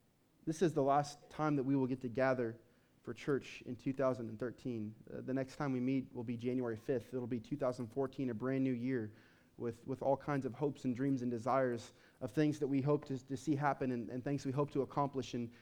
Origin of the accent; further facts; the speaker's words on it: Kansas, United States; dude, we're from Kansas, and the closest thing to a mountain we have is Mount Sunflower, which is a glorified hill.